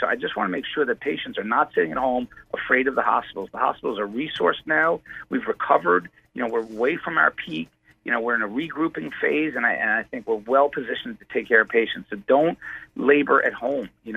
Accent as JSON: {"language": "English", "region": "Wisconsin", "country": "United States", "lives_now": "New York, United States", "said": "So I am from Wisconsin, but I'm also a New Yorker."}